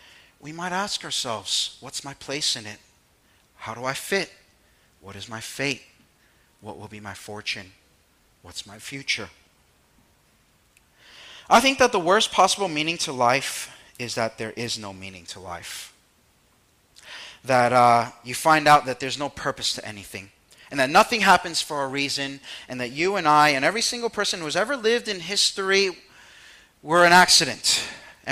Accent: United States; Now, I haven't been back to my motherland in 20 years. I was born and raised in the States, but my parents are from Taiwan

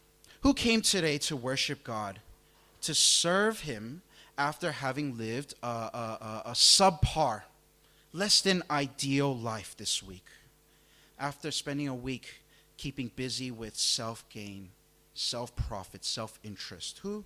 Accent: New York City, New York, United States; A couple of years ago, in my hometown of New York City, there was an incident

